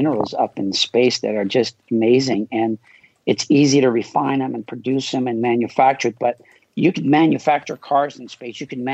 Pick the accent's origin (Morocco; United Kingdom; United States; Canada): Morocco; first language French; English is a second language; also born or lived in Israel; In Morocco, we spoke French first, and then I learned Hebrew, my second language. And English is my third language, and I never went to kindergarten. I went right to first grade when I was 7 years old.